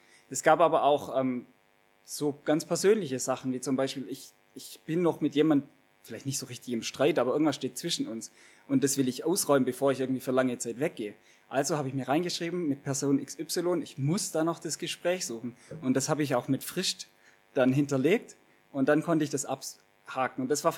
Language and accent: German; Laichingen, Baden-Württemberg, Germany; Ich komme ganz aus der Nähe von hier, Laichingen, also so Richtung, wenn man die Autobahn Richtung Ulm fährt, da dann in der Nähe.